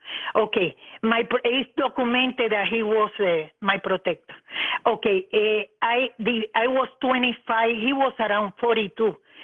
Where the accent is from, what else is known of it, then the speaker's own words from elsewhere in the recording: Cuba; English is a second language; I am from Cuba. We grew up, and my family is a spiritualist, but they're real mediums.